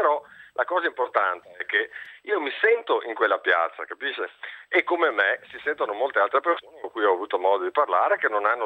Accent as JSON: {"language": "Italian", "town": "Padua", "region": "Veneto", "country": "Italy", "said": "Perché sono da Padova, il costo del treno."}